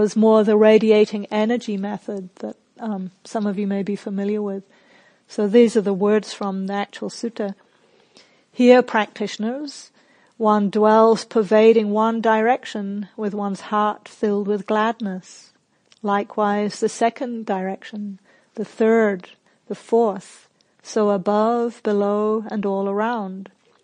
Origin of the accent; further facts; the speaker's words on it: England, United Kingdom; also born or lived in New Zealand; now in Australia; I grew up in England and New Zealand, and in both of those countries, you do not blow your own trumpet